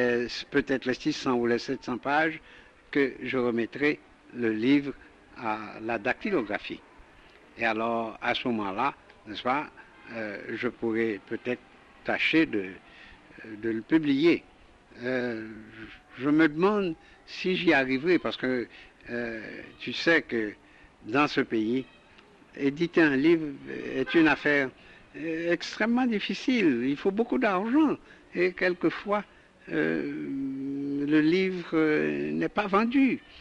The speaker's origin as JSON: {"language": "French", "town": "Grande-Rivière-du-Nord", "region": "Nord", "country": "Haiti", "tie": "born there", "said": "je suis né à la Grande Rivière du Nord, au pied des Cormiers."}